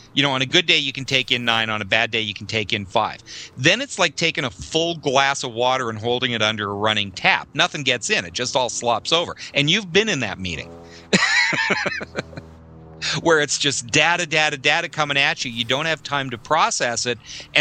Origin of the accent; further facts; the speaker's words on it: Canada; now in Chicago, United States; But now, you know, I'm some Canadian boy living in Chicago doing this out of his house